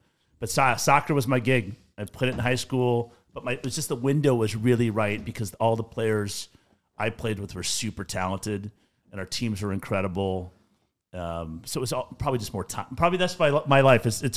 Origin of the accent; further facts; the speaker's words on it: Lincoln, Nebraska, United States; I came from a broken family. I'm from Lincoln, Nebraska. I ended up moving up to Minnesota.